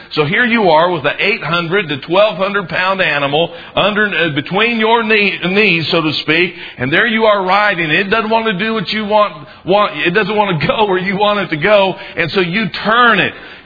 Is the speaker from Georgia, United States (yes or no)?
yes; Augusta, Georgia, United States; I can remember when we were growing up in Augusta, Georgia. I guess when my dad was in the military, that was the place that we lived at the longest. We lived there for about 6.5 years.